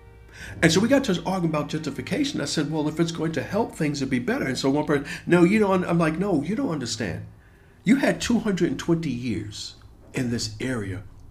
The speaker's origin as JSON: {"language": "English", "town": "Bronx", "region": "New York", "country": "United States", "said": "a lot of my classmates were from Harlem. I was from the Bronx."}